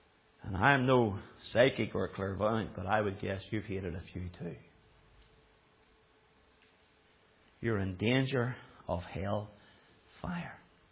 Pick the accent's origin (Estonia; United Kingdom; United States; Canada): United Kingdom; Belfast, Northern Ireland; I grew up a child of the Troubles. I grew up in Loyalist North Belfast.